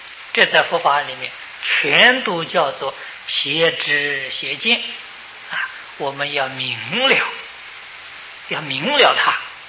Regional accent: China; 但是是不是我们中国人这个才华的这种形状，那就不得而知了

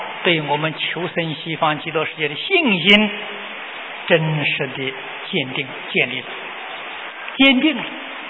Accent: China; 我们中国人真正是有福啊，诸佛菩萨了，时时示现在我们世间，啊，这是中国人有福。

